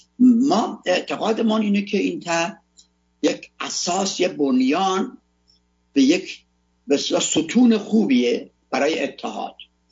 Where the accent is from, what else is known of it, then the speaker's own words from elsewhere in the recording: Iran; ما هممون ایرانی هستیم، ما ایرانی هستیم